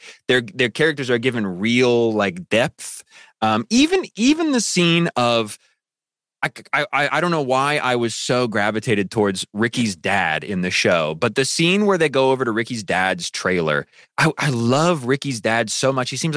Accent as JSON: {"language": "English", "region": "Midwest", "country": "United States", "tie": "born or raised there", "said": "I really resonate with that growing up in the Midwest as well."}